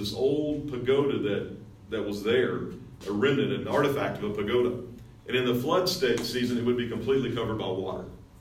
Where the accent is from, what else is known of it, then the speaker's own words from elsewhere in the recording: United States; And so where I grew up in the United States, in Western upbringing. Even though I was raised a Pentecostal, believe in the supernatural.